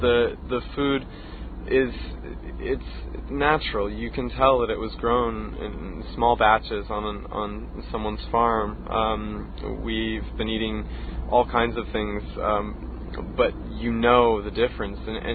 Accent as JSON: {"language": "English", "town": "Seattle", "region": "Washington", "country": "United States", "tie": "born or raised there", "said": "it felt small, much in the way my hometown of Seattle feels in comparison to New York City, which is enormous."}